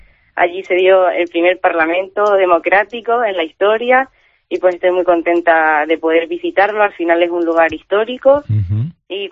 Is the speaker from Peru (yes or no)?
no; Canary Islands, Spain; somos la solución a muchos problemas que nos encontramos como Canarias, como España, como país y también como Europa.